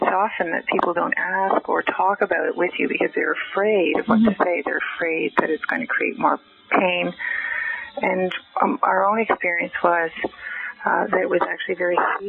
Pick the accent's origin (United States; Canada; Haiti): Canada; Ottawa, Ontario; I'm from Ottawa.